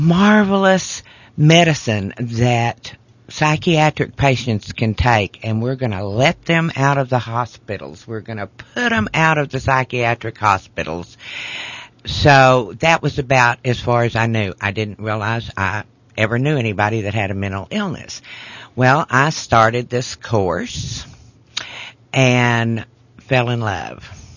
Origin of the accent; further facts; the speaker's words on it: Texas, United States; I am originally from Texas.